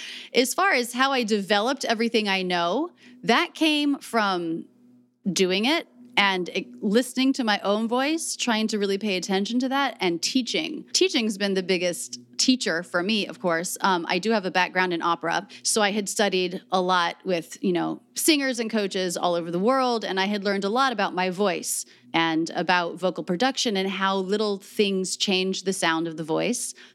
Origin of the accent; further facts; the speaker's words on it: Gainesville, Florida, United States; I'm from a town called Gainesville in the state of Florida, the Sunshine State. I grew up in an area that is not very close to the beach. It's like the furthest you can live from a beach in the state of Florida.